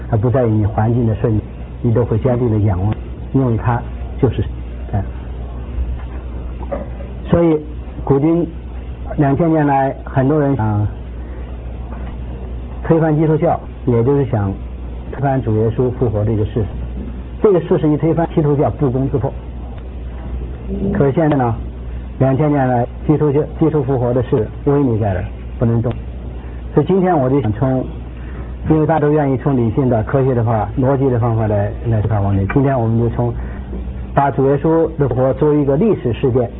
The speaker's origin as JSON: {"language": "Chinese", "country": "China", "said": "我们都是来自中国"}